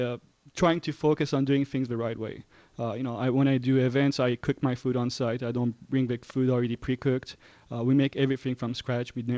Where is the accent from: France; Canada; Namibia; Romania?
France; also born or lived in Iran; You know, I was born in Iran, I grew up in France, and I've been here for 12 years, so.